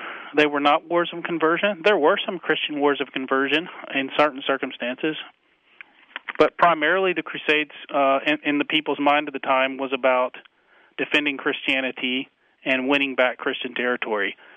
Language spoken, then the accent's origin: English; United States; I mean, I grew up in America